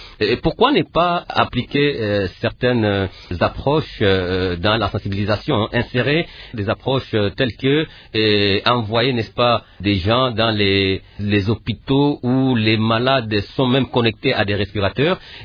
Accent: DR Congo; chez nous en RDC.

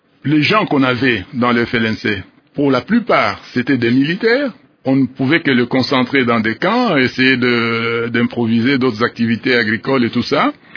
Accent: Lubumbashi, Haut-Katanga, DR Congo; Oui, j'ai grandi à Lubumbashi. J'ai fait mes études primaires à l'école officielle de la Katouba 2. J'ai fait mes études secondaires à l'Athénée de Katouba.

